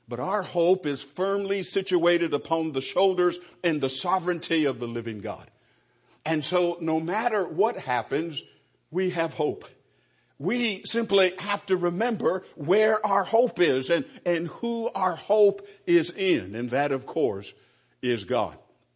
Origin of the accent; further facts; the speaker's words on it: California, United States; Being from California, growing up in California, I know a little bit about earthquakes